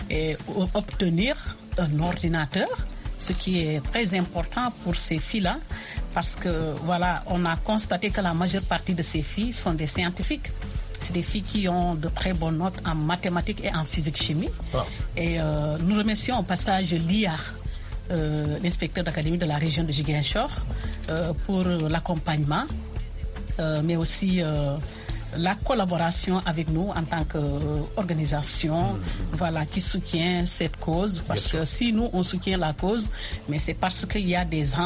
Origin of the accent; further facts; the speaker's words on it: Senegal; now in United States; Sénégalais de la diaspora et Sénégalais, voilà, qu'on a laissé chez nous au Sénégal avant de venir ici.